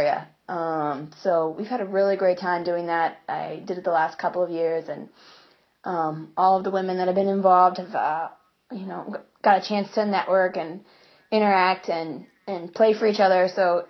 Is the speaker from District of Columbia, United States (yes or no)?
yes; Washington, District of Columbia, United States; And I'm from Washington, D.C. I went to Duke Ellington School of the Arts there and also Howard University.